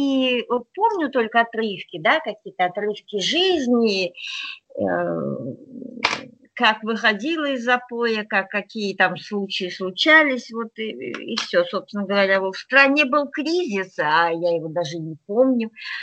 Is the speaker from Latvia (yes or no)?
no; Vyshny Volochyok, Tver Oblast, Russia; now in Moscow, Russia; я вообще из Тверской области, город Вышний Волочек, и вот там вот я всю свою сознательную жизнь жила